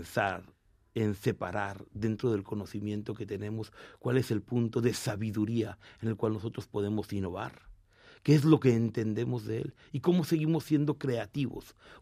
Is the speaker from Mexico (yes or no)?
yes; Mexico; born or raised there; also born or lived in Argentina